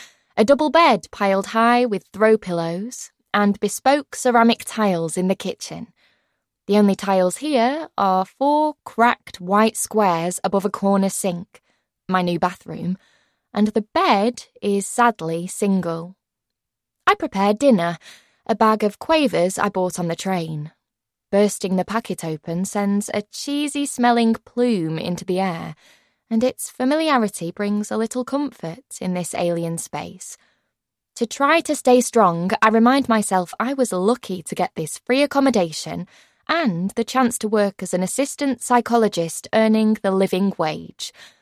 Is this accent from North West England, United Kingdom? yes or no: yes; Manchester, North West England, United Kingdom; accent: Manchester; Apparently, my Manchester accent made me difficult to understand